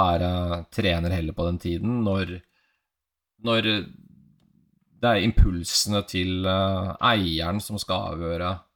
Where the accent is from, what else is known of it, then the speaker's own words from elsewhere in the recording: Lørenskog, Akershus, Norway; Altså, jeg er jo fra Lørenskog, som jo er reality-bygda nummer én i Norge.